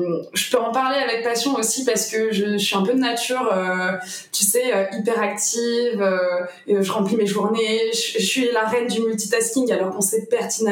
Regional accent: Lyon, Auvergne-Rhône-Alpes, France; je suis lyonnaise pure souche, c'est-à-dire que j'y suis née, j'y habite à fond. J'ai 29 ans

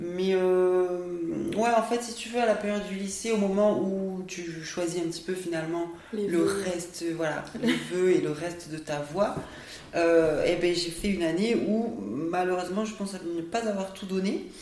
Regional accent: Southwest France, France; now in La Réunion, France; je viens du sud-ouest de la France, toute ma famille est là-bas, j'ai un petit frère. Et ça va faire 10 ans que je suis à La Réunion.

